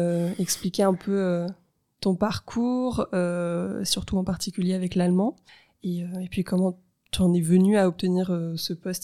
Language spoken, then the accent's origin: French; France; je suis française